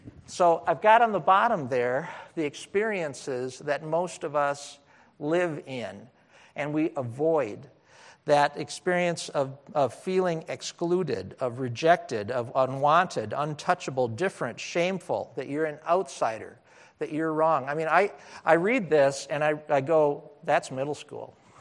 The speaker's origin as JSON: {"language": "English", "region": "Wisconsin", "country": "United States", "tie": "born or raised there", "said": "I grew up in Wisconsin. Many of you know I'm a Green Bay Packer fan."}